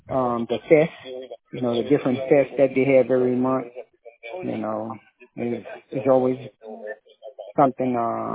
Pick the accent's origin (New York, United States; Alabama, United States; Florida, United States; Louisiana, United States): Louisiana, United States; New Orleans; I'm a native.